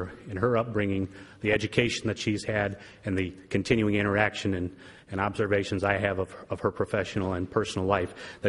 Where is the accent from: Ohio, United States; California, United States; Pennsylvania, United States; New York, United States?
Ohio, United States; from Summit County, Ohio.